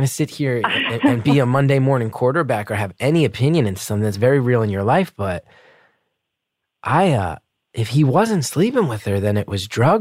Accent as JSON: {"language": "English", "region": "New Jersey", "country": "United States", "tie": "born or raised there", "said": "I know where I grew up in New Jersey with the Division of Youth and Family Services."}